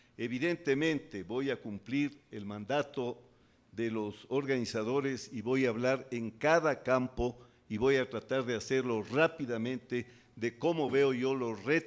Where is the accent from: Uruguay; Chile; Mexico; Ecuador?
Ecuador; haciéndonos perder la perspectiva de lo que debemos hacer como ecuatorianos